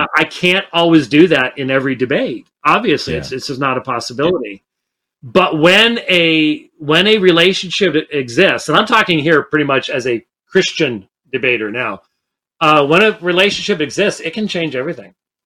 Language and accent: English; Scotland, United Kingdom; I'm Scottish. I'm not a hugger